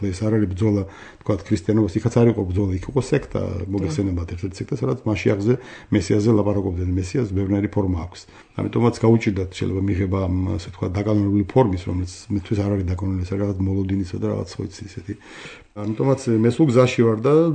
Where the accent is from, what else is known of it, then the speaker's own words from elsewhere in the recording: Batumi, Adjara, Georgia; ისე მოხდა რომ დავიბადე, თქვა ხელოვანთა ოჯახში. მამა მხატვარი იყო. … ძალიან ცნობილი, ძალიან საყვარელი პიროვნება ბათუმის ეშხი იყო